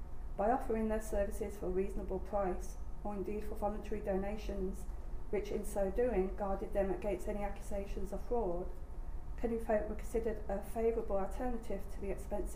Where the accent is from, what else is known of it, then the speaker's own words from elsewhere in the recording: Coventry, West Midlands, United Kingdom; Being a local person, I'm from Coventry. I could trace my family history back in Coventry to 1680 at the moment.